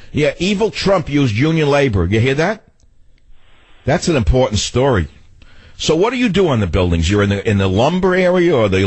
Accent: New York, United States; We people from New York are like Mayans. We all have different accents, like from different regions.

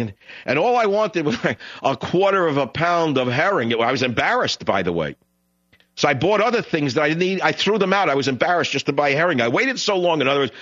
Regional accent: New York, United States; Remember, I grew up in New York

